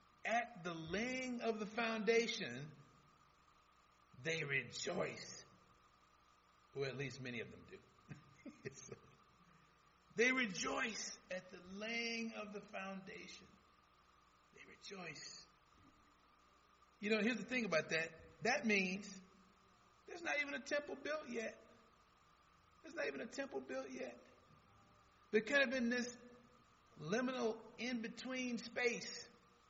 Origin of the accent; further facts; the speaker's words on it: Detroit, Michigan, United States; Growing up in Detroit, I can relate.